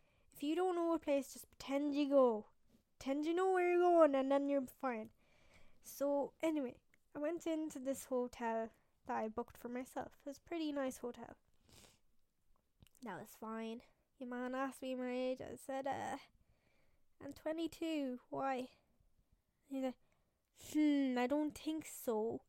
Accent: Ireland; I said, I'm from Ireland.

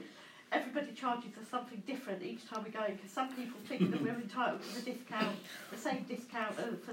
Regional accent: South East England, United Kingdom; I'm not from London, I'm from East Sussex.

